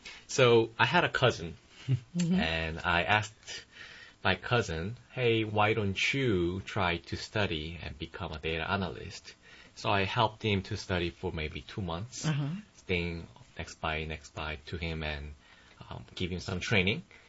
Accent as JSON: {"language": "English", "country": "South Korea", "said": "I'm from Republic of Korea, and I am also a master's student of computer science at Georgia Tech."}